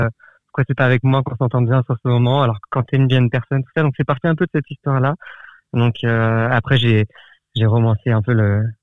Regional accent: Colmar, Grand Est, France; also born or lived in Ribeauvillé; moi je viens d'Alsace, de Chiné à Colmar, et j'ai habité pendant très longtemps à Ribeauvillé. C'est là où habitent encore mes parents, et du coup j'y reviens assez souvent quand même.

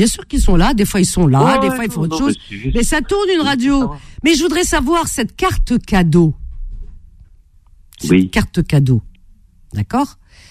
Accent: France; On est en France. On est français.

